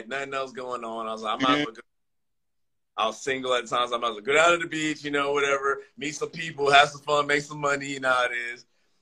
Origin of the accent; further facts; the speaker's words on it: Atlanta, Georgia, United States; hey, bro, I'm from Atlanta. I ain't with this Panama City shit.